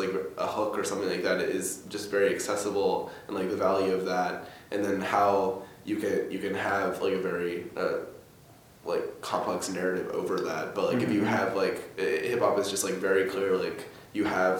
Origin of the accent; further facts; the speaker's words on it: Williamsburg, Virginia, United States; I don't think I've gotten out of Williamsburg in Virginia, like mm-hmm. my hometown to...